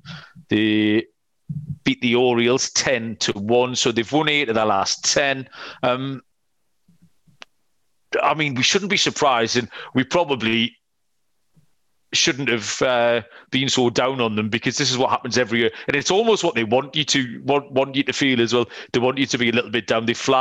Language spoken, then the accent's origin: English; England, United Kingdom; but to me as an outsider, as a foreigner, as an Englishman looking in, it's just absolutely and utterly baffling.